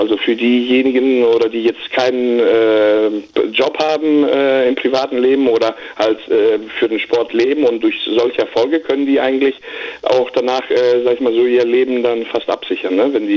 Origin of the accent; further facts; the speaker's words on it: Germany; weil ich bin ja hier in Deutschland groß geworden und ich kenne ja Griechenland nur aus dem Urlaub